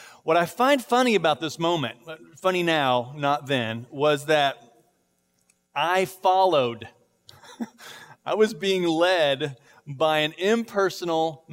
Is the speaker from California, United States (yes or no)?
no; Arlington, Texas, United States; Okay, so I grew up in Arlington, and I'm very familiar with it, but the part of town that always confuses me is Fair Park.